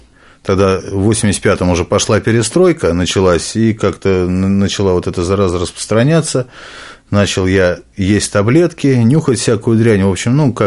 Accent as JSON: {"language": "Russian", "region": "Moscow", "country": "Russia", "tie": "born or raised there", "said": "Я москвич … вам уже сказали. Мне 38 лет. Прожил я всю жизнь в Москве, за исключением 3 лет, которые находился в местах лишения свободы."}